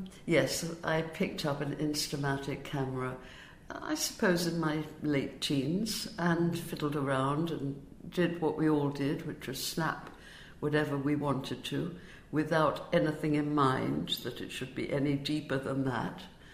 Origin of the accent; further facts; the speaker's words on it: Hampstead Garden Suburb, London, United Kingdom; born there; I was born in 1939 in Hampstead Garden suburb in a field.